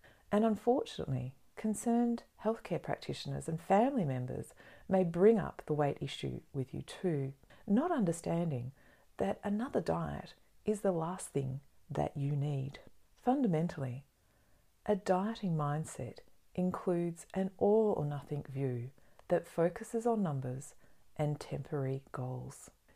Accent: Australia; And as an Australian dietitian and mindfulness practitioner

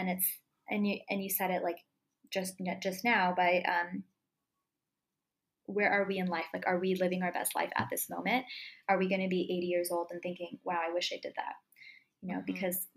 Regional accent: San Diego, California, United States; moved away as an adult; I had just gotten married and moved cross country. I was born and raised in San Diego my whole life, so I never really lived anywhere else.

